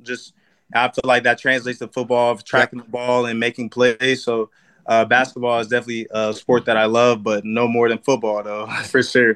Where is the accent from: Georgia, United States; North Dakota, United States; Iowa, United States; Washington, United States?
Georgia, United States; Gwinnett; I'm in Gainesville, Georgia, but kind of Atlanta area. I'm from Gwinnett, so it's about probably like 30 minutes south of Gwinnett.